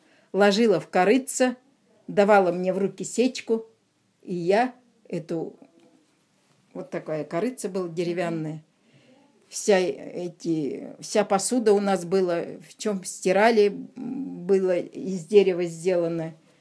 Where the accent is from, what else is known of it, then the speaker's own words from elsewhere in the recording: Abakan, Khakassia, Russia; born there; Родилась. Город Абакан, Красноярский край. Это, в общем, называется Хакасия.